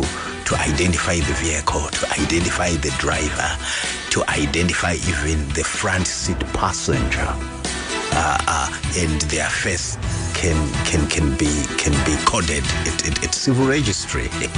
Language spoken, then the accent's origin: English; Mudzi, Mashonaland East, Zimbabwe; People ask me, where are you from? I'm from Muzi, and they tell me they don't know Muzi. I have to say, after Mtoko, you then go to Muzi.